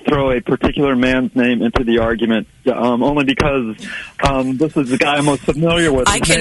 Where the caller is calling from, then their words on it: St. Joseph, United States; I'm calling from St. Joseph.